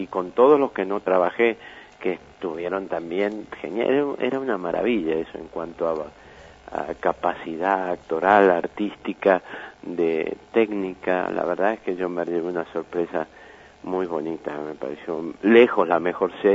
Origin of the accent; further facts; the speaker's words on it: Argentina; moved away; Me trataron muy bien, pero siempre como un argentino